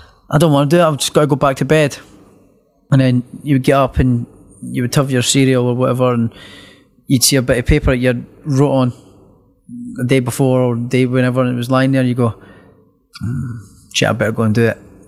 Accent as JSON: {"language": "English", "region": "Scotland", "country": "United Kingdom", "said": "And me being Scottish and I hate the rain."}